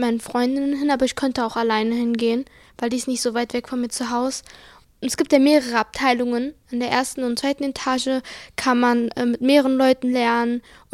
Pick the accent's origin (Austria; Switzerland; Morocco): Morocco; Ich würde sagen, ich bin Marokkanerin mit einem deutschen Pass. Ich würde nicht direkt sagen, ich bin deutsch, aber zum Teil, also nicht hundertprozentig, würde ich sagen.